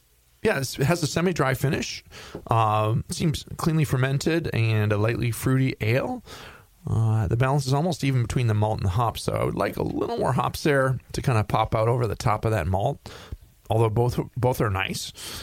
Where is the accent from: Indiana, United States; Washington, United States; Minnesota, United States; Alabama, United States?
Minnesota, United States; I'm from Minnesota, dude.